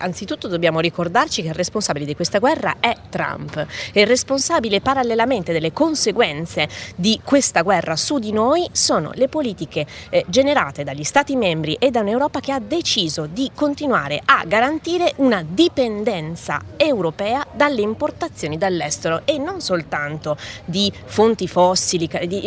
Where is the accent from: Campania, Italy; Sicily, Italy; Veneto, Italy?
Veneto, Italy; Io vengo dal Veneto, sono un'agricoltrice